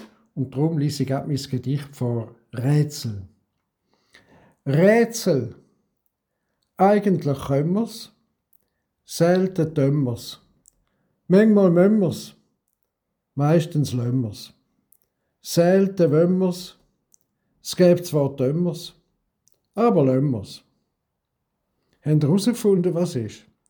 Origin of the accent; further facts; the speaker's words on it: Staad, St. Gallen, Switzerland; accent: St. Gallen dialect; Ich bin aufgewachsen in Stad am Bodensee, bei Rorschach. Und mein Dialekt ist der St. Galler Dialekt.